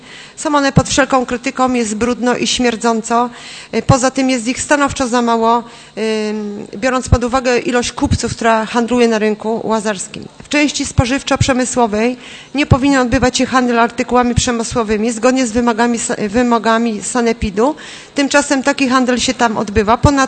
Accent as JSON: {"language": "Polish", "town": "Poznań", "region": "Greater Poland Voivodeship", "country": "Poland", "tie": "born or raised there", "said": "Cały, jak ja tam mieszkam od urodzenia, zawsze tam był kran z wodą, można było zrobić."}